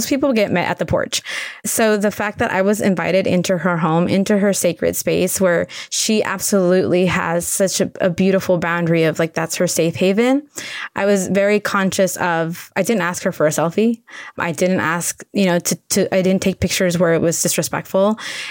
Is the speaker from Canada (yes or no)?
no; Tijuana, Baja California, Mexico; English is a second language; I mean, I learned English watching Julia Child on TV in Tijuana. So I'm ESL and we learned English watching the Cape, you know, public broadcast TV